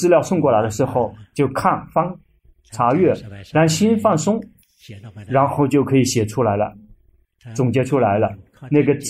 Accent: Thailand; 就是我们泰国人，不需要提到别的国家的人

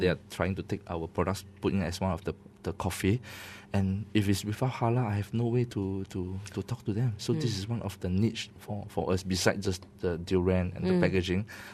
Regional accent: Malaysia; I'm Malaysian, so if I love it

